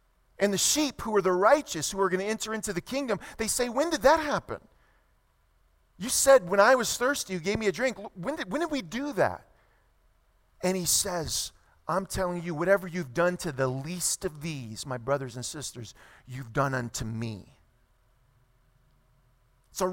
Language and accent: English; Louisiana, United States; moved away as an adult; Most of you know I came from Louisiana before I moved out here.